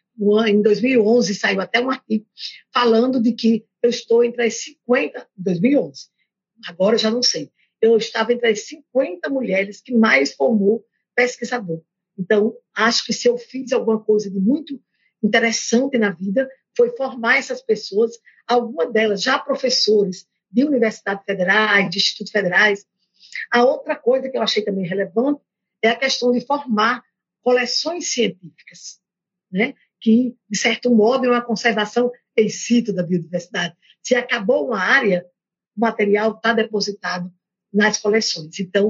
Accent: Rio Grande do Norte, Brazil; depois eu resolvi voltar para minha terra, minha casa, que é no Rio Grande do Norte

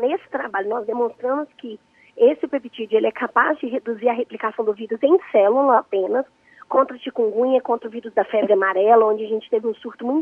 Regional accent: Minas Gerais, Brazil; Ah, eu sou mineira

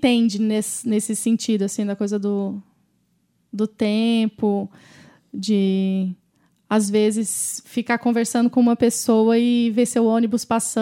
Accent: Goiânia, Goiás, Brazil; also born or lived in Jussara; eu vivi minha vida toda em Goiânia, entre Goiânia e Jussara, interior de Goiás. E por mais que a minha cidade seja uma cidade relativamente grande, com quase 2 milhões de habitantes e tudo, é muito diferente.

